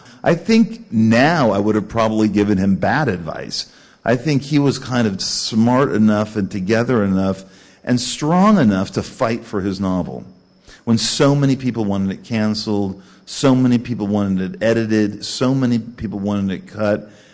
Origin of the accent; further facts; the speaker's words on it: California, United States; As I said before, growing up in Southern California, serial killers, huge, haunted me.